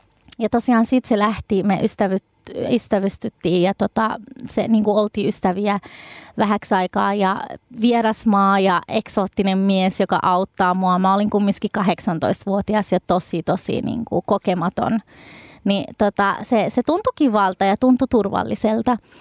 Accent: Babil Governorate, Iraq; now in Finland; se paikkakunta, mistä me oltiin kotoisin, on Babil. Ja Babil on kumminkin pienempi, paljon pienempi kuin Bagdad pääkaupunki.

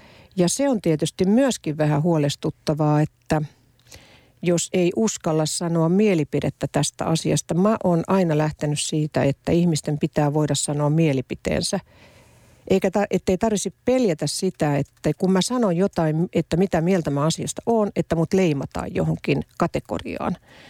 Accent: Ostrobothnia, Finland; Mä oon pohjalainen periaatteen ihminen

